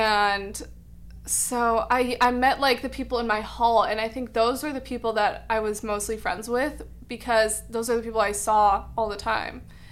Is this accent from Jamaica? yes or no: no; Portland, Oregon, United States; Okay, so I grew up in Portland, and I really wanted to get, like, as far away from home as possible